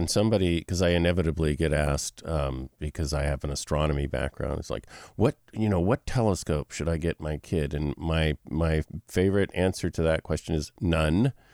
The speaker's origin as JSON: {"language": "English", "town": "Los Angeles", "region": "California", "country": "United States", "tie": "born or raised there", "said": "I grew up in Los Angeles, and I remember at about seven or eight, getting out of the car and seeing the night sky truly for the first time."}